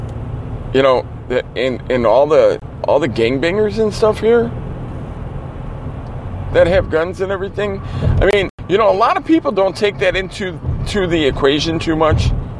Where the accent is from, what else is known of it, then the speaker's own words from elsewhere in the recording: Chicago, Illinois, United States; I mean, I live in Chicago. Well, not so much a city anymore, but I'm from Chicago.